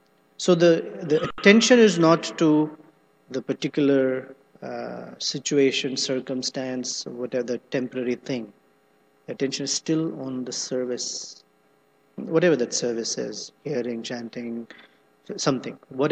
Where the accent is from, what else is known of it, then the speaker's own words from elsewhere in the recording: India; If you're in India, at least I come from India, maybe other places too